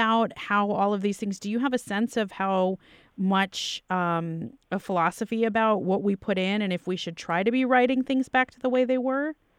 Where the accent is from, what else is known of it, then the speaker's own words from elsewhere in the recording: Florida, United States; now in Chicago, United States; You know, I grew up in Florida. I think I learned to value the Everglades and that ecosystem as part of my childhood.